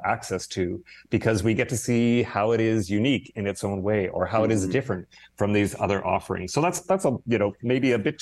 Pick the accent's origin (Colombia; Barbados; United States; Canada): Canada; being a Canadian